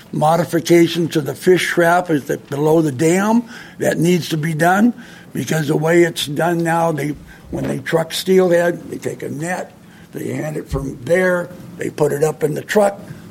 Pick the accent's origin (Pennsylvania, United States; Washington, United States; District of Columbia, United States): Washington, United States; Aberdeen; I'm from Aberdeen.